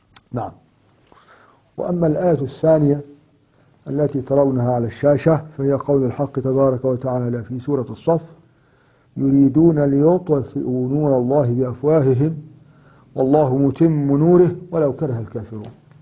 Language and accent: Arabic; Egypt; ايوه، واحنا عندنا في مصر يقول لك ده ايه، ده كلام بج كده وخلاص